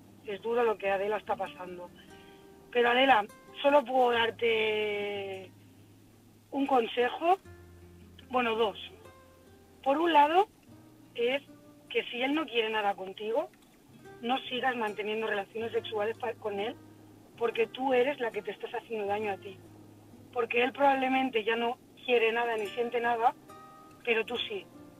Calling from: Barcelona, Catalonia, Spain; de Barcelona.

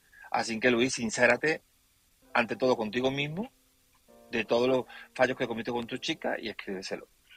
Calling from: Seville, Andalusia, Spain; de Sevilla.

